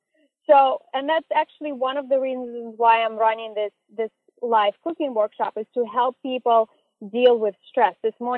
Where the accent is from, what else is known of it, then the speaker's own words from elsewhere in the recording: Russia; English is a second language; I grew up in Russia, actually, where we didn't celebrate Halloween.